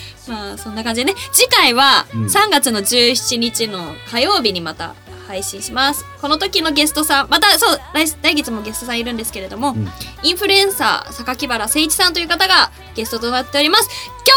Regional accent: Kawasaki, Kanagawa, Japan; 川崎出身なんですよね。

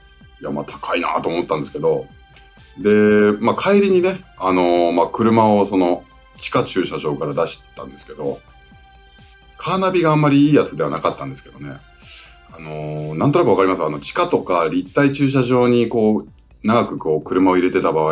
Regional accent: Hokkaido, Japan; だからまあ僕は北海道出身なんでね、それほどないことはないんですけど、基本杉がないのでね

